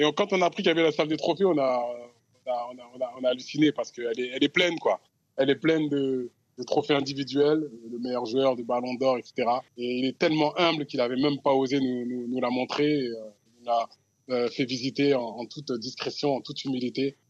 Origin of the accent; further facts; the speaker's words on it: Mali; juste parce que je suis malien